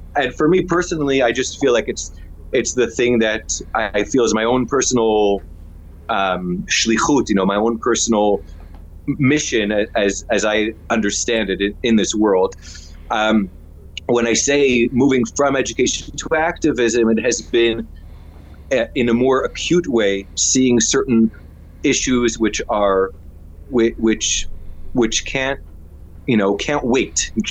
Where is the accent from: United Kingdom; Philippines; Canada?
Canada; also born or lived in United States; now in Israel; I grew up in Canada and then in the United States, and came to Israel about 15 years ago to be an educator